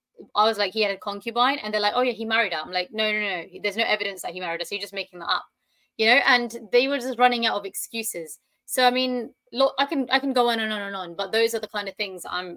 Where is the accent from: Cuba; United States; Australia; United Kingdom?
United Kingdom; parents were born in Pakistan, unfortunately, I have to say Pakistani background, but I see myself as British. I only have nationality of Britain.